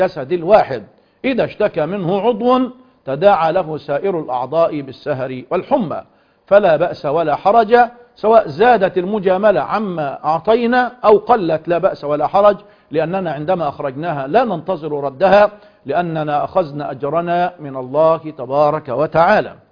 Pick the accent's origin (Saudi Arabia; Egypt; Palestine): Egypt; نذهب إلى ميقاتنا كمصريين